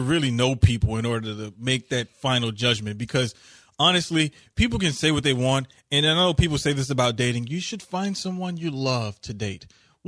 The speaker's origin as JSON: {"language": "English", "town": "New Orleans", "region": "Louisiana", "country": "United States", "lives_now": "Houston, United States", "said": "And I say, no, I'm from New Orleans."}